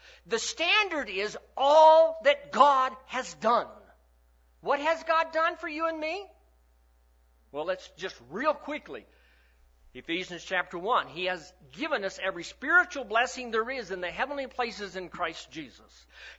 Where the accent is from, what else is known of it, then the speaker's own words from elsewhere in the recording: Texas, United States; I grew up in the Texas Panhandle and football was the king of sports.